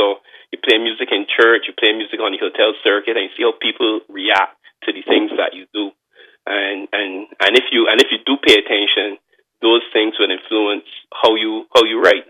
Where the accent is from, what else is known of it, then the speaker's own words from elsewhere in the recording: Saint Philip, Barbados; I grew up in St. Philip in the country, and we were almost surrounded by cane fields when I was, when I was growing up.